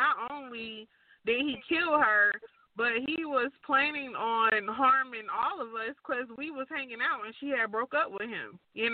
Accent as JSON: {"language": "English", "town": "Atlanta", "region": "Georgia", "country": "United States", "said": "because I'm from Atlanta. So it was in Atlanta."}